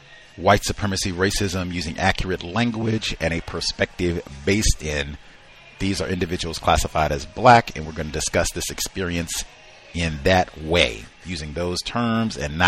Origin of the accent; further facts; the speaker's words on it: Virginia, United States; born there; I was born in Virginia. How would I not know Martinsville?